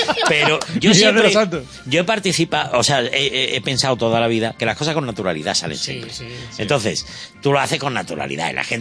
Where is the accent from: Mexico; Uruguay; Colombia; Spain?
Spain; Morón de la Frontera, Andalusia; digo que soy de Morón y vi una base aérea americana.